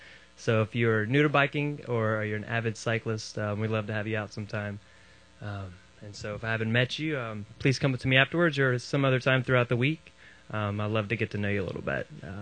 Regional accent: the South, United States; So as Waylon was saying, since I am born and raised in the South, I'd like to start out by saying how amazing the snow was Friday.

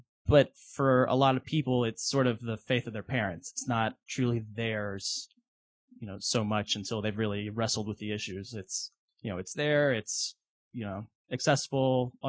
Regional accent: Dallas, Texas, United States; I am originally from Dallas. I moved here about 3 years ago.

